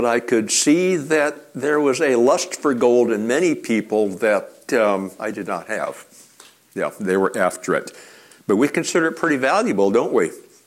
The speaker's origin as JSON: {"language": "English", "region": "Alaska", "country": "United States", "tie": "born or raised there", "said": "I grew up in Alaska, and I've mined for gold"}